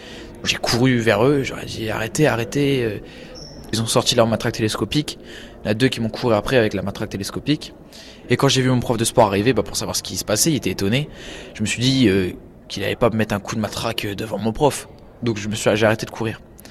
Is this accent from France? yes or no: yes; France; que j'étais pas un français, alors que je suis français.